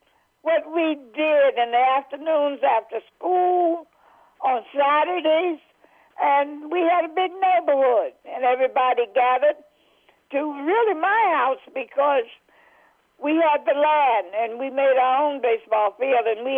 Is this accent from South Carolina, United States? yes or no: yes; South Carolina, United States; born there; Well, actually, dear, where I came from, I was born in South Carolina. And down south, we really had nothing else to do.